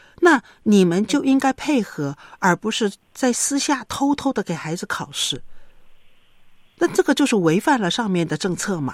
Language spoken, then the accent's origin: Chinese; China; 我们中国人呢，就觉得孩子做得好的是理所当然的